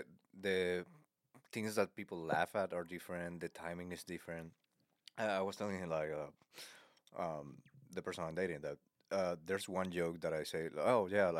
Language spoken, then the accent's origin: English; Chicago, Illinois, United States; I come from Chicago.